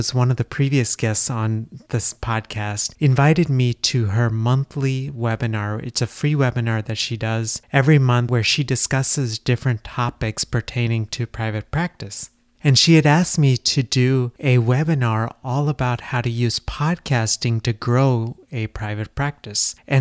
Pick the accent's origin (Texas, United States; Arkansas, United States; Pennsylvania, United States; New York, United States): Texas, United States; which made me so happy, you know, being and growing up in Texas. It reminded me of that home.